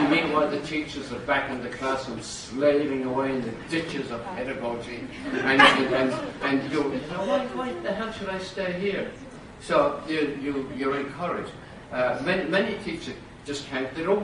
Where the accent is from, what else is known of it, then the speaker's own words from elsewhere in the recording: Ireland; now in United States; So I tell them a few stories about growing up in Ireland